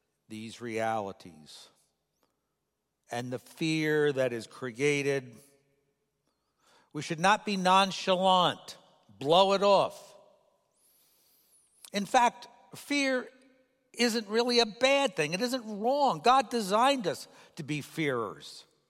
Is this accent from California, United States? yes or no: no; New York, United States; Oh, and I grew up outside New York City.